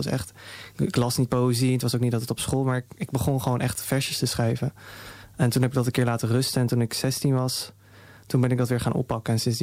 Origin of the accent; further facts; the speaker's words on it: Zeist, Utrecht, Netherlands; ik ben opgegroeid in Zeist. Hoe is het om, en mijn vader vertelt ook de verhalen over hoe het was voor hem om als een Indisch Molukse gezin als eerste in Zeist te wonen.